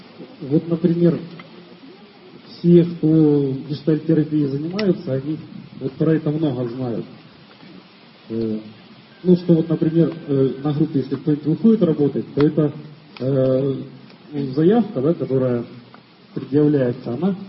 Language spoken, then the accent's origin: Russian; Donetsk, Donetsk Oblast, Ukraine; вот я приехал из Донецка, вот у меня там с тем, что там происходит, много переживаний связано.